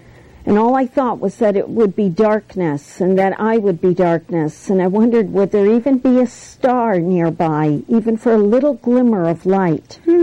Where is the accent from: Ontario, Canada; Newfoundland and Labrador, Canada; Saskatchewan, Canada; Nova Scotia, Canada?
Ontario, Canada; Sarnia; I'm from Sarnia, Ontario.